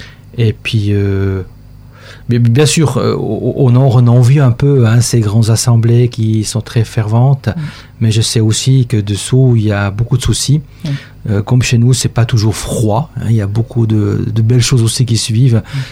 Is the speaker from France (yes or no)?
no; Switzerland; mais ce matin aussi chez moi, en Suisse, ils sont ensemble pour prier.